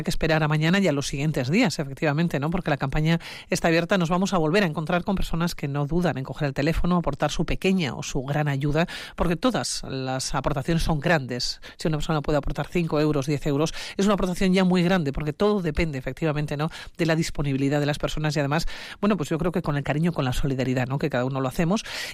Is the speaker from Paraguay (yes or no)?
no; Basque Country, Spain; Oye, seguimos siendo solidarios los vascos.